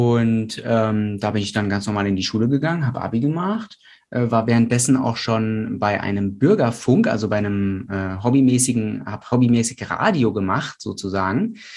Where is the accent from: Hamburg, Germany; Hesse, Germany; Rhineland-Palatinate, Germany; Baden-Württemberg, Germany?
Hesse, Germany; Frankfurt; also born or lived in Portugal; Also ich komme aus Hessen ursprünglich, da bin ich groß geworden im Raum Frankfurt am Main. Da bin ich im Prinzip erstmal groß geworden, bis ich in die 2. Klasse gekommen bin. Dann habe ich tatsächlich 4 Jahre lang in Portugal gelebt